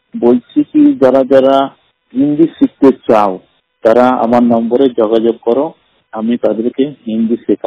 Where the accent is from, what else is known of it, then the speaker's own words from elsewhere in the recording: Allahabad, Uttar Pradesh, India; আমার বাড়ি হলো ইলাহাবাদ।